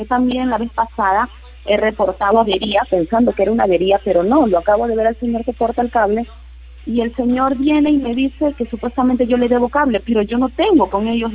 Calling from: Puente Piedra, Lima, Peru; Soy de Puente Piedra.

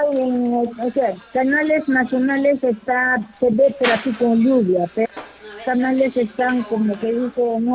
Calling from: Lima, Peru; soy de acá de San Martín de Porres, avenida Pacasmayo.

